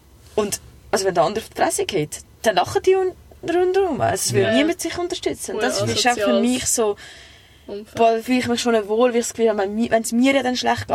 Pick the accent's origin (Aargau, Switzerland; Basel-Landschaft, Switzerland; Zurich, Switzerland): Zurich, Switzerland; bin auch Zürcher.